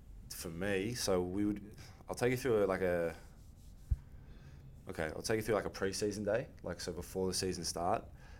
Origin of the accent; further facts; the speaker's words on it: Australia; being an Aussie was good.